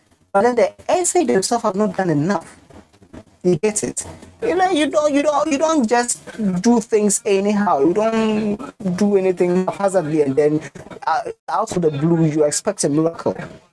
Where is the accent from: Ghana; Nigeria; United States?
Ghana; I'm a Ghanaian, so I'm going to benefit from it.